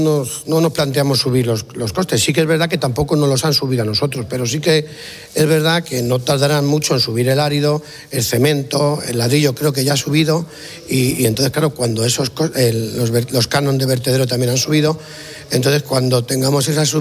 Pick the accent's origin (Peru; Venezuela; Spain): Spain; Villarrubia de Santiago, Castilla-La Mancha; aquí en Villarrubia de Santiago, porque nosotros somos de Villarrubia de Santiago, vecino de Ocaña, a 12 kilómetros, que por cierto es el pueblo más antiguo de Castilla-La Mancha.